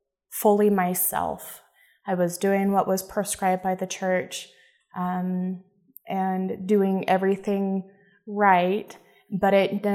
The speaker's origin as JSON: {"language": "English", "town": "Boise", "region": "Idaho", "country": "United States", "tie": "born or raised there", "said": "I grew up here in Boise and didn't know any gay people until just very recently."}